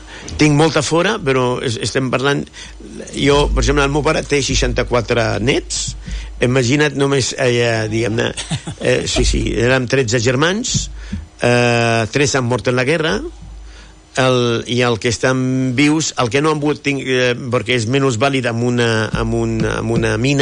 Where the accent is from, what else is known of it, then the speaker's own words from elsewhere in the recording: Syria; jo sóc orgullós de Síria pel tema originari de la cultura que ha portat